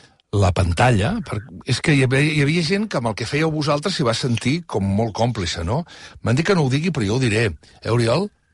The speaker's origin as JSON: {"language": "Catalan", "region": "Catalonia", "country": "Spain"}